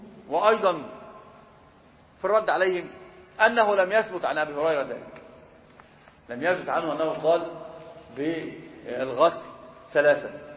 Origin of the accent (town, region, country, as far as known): Egypt